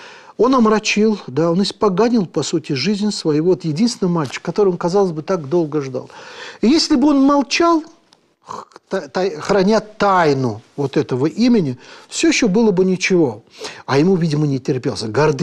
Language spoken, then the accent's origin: Russian; Azerbaijan; Это было в Азербайджане, у меня на родине.